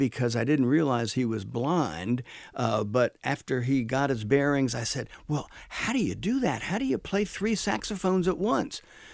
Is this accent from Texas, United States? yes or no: no; Ho-Ho-Kus, New Jersey, United States; That's right. That's where I grew up, Hohokus.